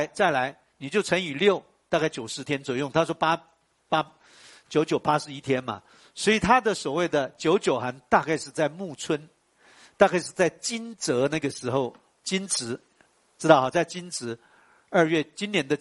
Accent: Taiwan; 我们台湾话还有一句话

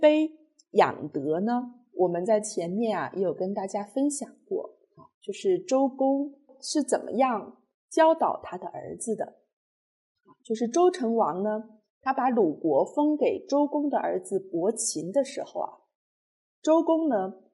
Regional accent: China; 对于我们中国人的民族性格的养成是有深远的影响的

